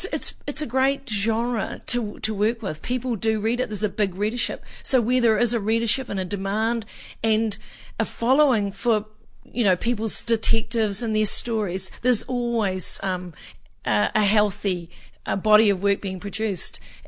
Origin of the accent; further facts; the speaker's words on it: New Zealand; I feel kind of echoes with me anyway as a New Zealander.